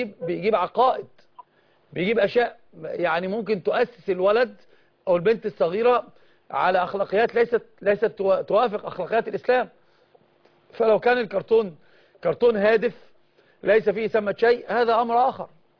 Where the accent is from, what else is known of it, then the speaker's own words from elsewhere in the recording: Sohag, Sohag Governorate, Egypt; معلش انا من سوهاج ومش مش فاهم